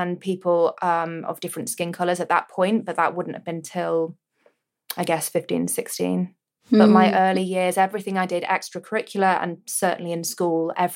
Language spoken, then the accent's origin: English; North West England, United Kingdom; I grew up in rural Cheshire. So very white, very white.